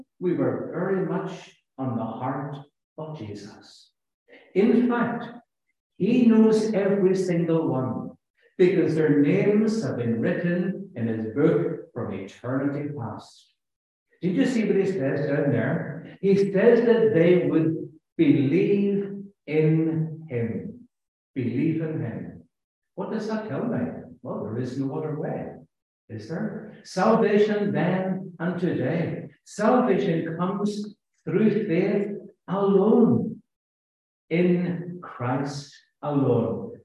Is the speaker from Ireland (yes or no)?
yes; Ireland; I'm Irish, okay?